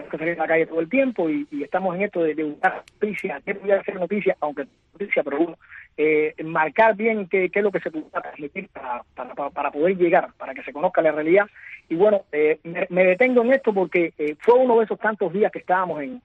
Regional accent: Cuba; partiendo de que somos los mismos cubanos a pie, esos cubanos que vivimos acá en Cuba

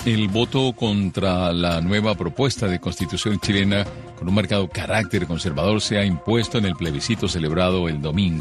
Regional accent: Cuba; yo como cubano

